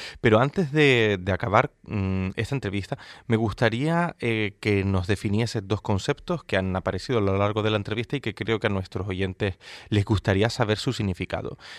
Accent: Canary Islands, Spain; Es decir, que en Canarias, los canarios también exportamos nuestra cultura

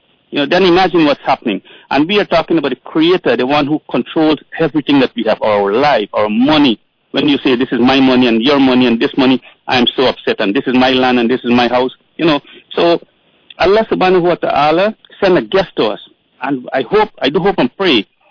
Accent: Corriverton, East Berbice-Corentyne, Guyana; We are from Springlands, Corriverton, Guyana.

